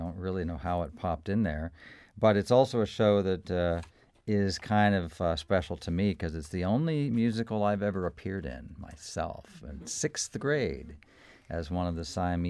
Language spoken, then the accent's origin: English; Pennsylvania, United States; who was a Lutheran pastor in my hometown in Pennsylvania.